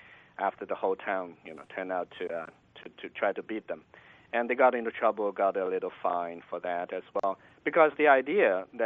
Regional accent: Alabama, United States; Later on in Alabama, my home state, in this cotton town

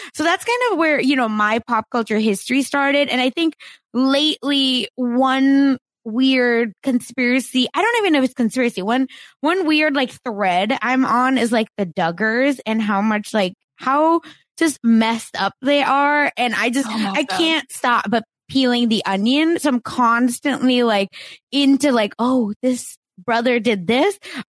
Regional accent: Mumbai, Maharashtra, India; And then I am from Mumbai, which is where Bollywood is.

